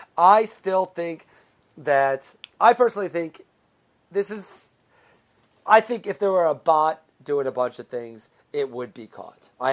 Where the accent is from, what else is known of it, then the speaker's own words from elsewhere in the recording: Midwest, United States; Yeah, and I'm from the Midwest.